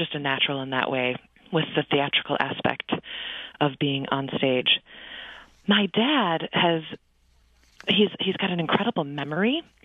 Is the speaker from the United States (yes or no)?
yes; Birmingham, Michigan, United States; also born or lived in Bloomfield Hills; when I was growing up in Birmingham and Bloomfield Hills area.